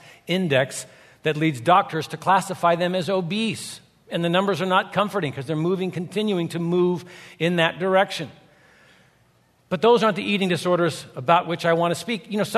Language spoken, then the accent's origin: English; England, United Kingdom; You know, I'm an English guy.